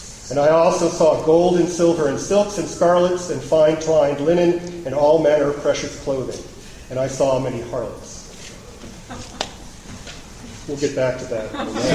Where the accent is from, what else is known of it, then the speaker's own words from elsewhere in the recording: Massachusetts, United States; also not near Mormon communities in New England or in my home state of Massachusetts.